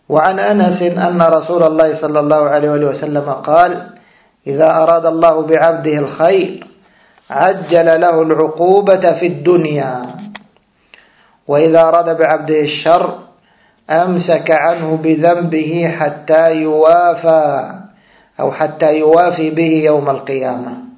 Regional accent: Egypt; يعني كنا نسمعها ونحن في بلدنا مصر

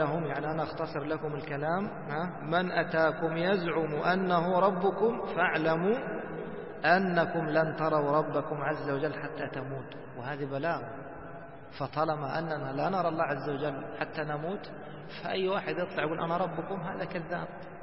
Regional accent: Egypt; مثل عندنا في مصر يقولوا هاتها من قصيرها

